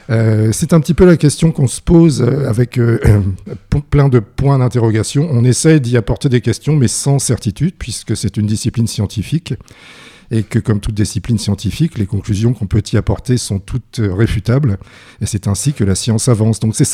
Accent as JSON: {"language": "French", "region": "Normandy", "country": "France", "also_born_or_lived": "Hautes-Alpes", "said": "Moi, j'arrive de Normandie, mais j'ai fait l'essentiel de mon travail dans les Alpes, même dans les Hautes-Alpes, en les sillonnant du sud vers le nord, en suivant les transhumances. Donc, je suis un Normand nomade"}